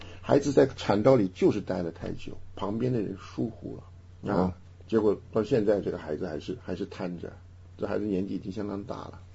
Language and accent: Chinese; Henan, China; accent: Henan; 咱们河南话要去放水，